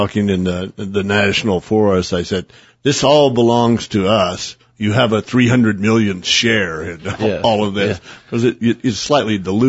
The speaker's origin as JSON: {"language": "English", "region": "Oklahoma", "country": "United States", "tie": "born or raised there", "said": "We used to laugh about the oil subsidies when we were growing up in Oklahoma"}